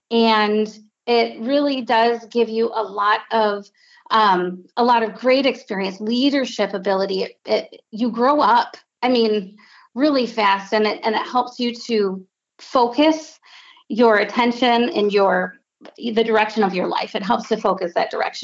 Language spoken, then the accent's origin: English; Wisconsin, United States; So I'm from Wisconsin initially.